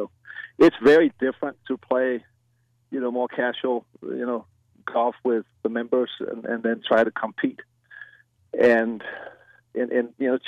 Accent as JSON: {"language": "English", "country": "Denmark", "second_language": "English", "said": "I'm from Denmark, and my mom and dad from Denmark flew over"}